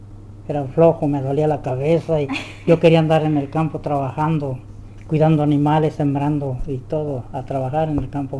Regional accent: Degollado, Jalisco, Mexico; Yo nací en Degollado, Jalisco.

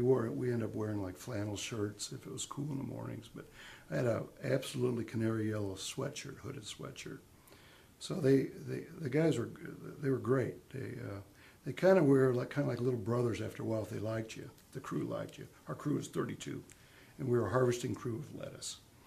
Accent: Salinas, California, United States; I grew up in Salinas as a youngster, a very poor family.

